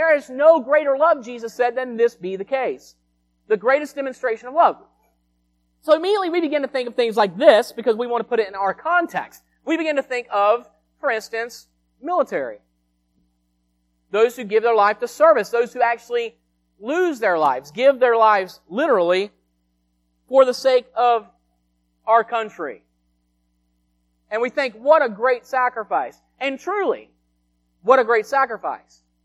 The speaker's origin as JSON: {"language": "English", "country": "United States", "tie": "born or raised there", "said": "I thank God that I was born and raised in America."}